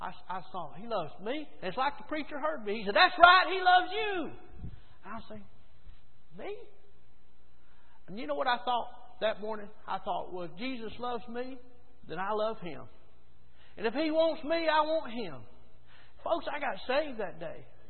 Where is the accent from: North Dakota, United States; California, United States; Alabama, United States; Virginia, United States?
Alabama, United States; Warrior; I grew up in Jolly Trailer Park, the poorest place in town. the ghettos of the South are the little poor trailer parks, okay?